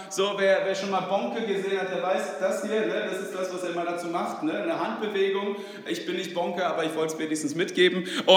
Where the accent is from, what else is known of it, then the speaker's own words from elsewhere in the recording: Sweden; first language Swedish; German is a second language; Wenn einer von euch anfangen würde, Schwedisch zu sprechen, ich würde es verstehen, so weil es meine Muttersprache ist.